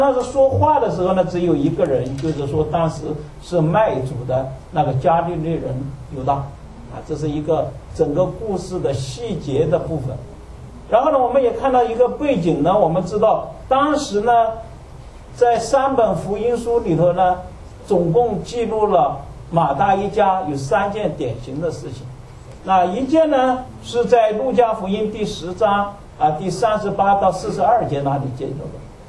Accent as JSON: {"language": "Chinese", "country": "China", "said": "所以说按照我们中国人的观念，它还不足于那个一四斤啊"}